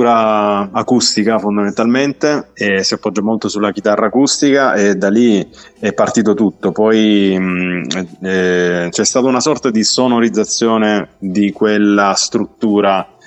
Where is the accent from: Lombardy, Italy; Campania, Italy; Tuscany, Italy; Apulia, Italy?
Apulia, Italy; Vediamo quest'estate magari di riuscire a fare anche qualche live dalle mie parti, dalla provincia di Taranto.